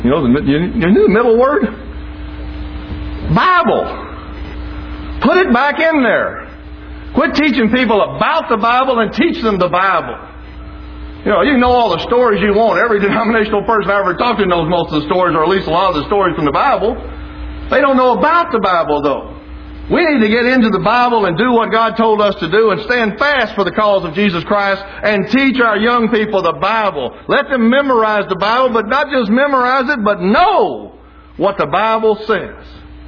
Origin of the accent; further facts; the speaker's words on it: Detroit, Michigan, United States; Well, I'm from the Detroit area.